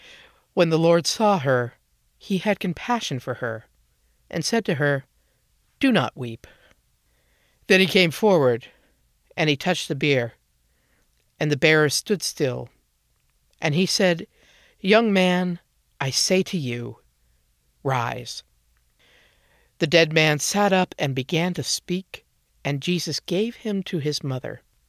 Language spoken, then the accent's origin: English; the South, United States; I grew up a nun in the South, and that's a that was a rare species.